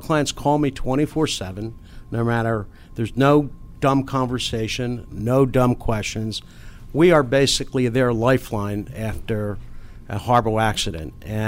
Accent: Philadelphia, Pennsylvania, United States; I'm originally from 2nd and Cheltenham, a row house in Philadelphia. Grew up on the streets of Philadelphia.

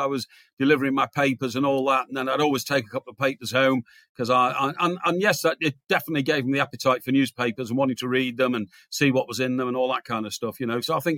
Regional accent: Chester, United Kingdom; I was, by the way, the best newspaper boy in Chester, my hometown.

